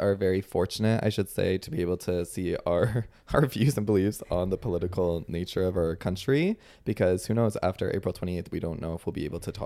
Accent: Toronto, Ontario, Canada; it's giving like I grew up in the West End, you know?

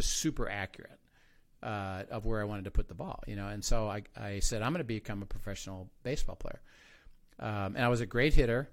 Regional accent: Valparaiso, Indiana, United States; also born or lived in Chicago, United States; So I grew up in Indiana in the country, and he would drive back and forth to the h

